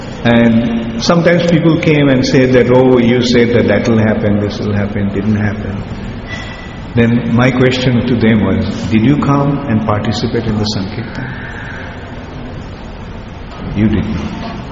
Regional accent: Ujjain, Madhya Pradesh, India; When I go to different countries and when they hear that I'm from Ujjain, oh, because there had been so much broadcasting in the TV that the scarcity of water in Ujjain.

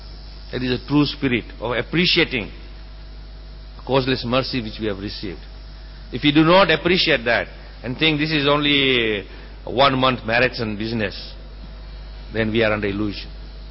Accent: India; And finally I thought, with my Indian pride, I'm an Indian, he's a white guy.

